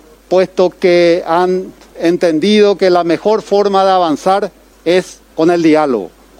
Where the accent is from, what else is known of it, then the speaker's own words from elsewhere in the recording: Paraguay; cuál es el camino para avanzar como paraguayos, para fortalecer al Paraguay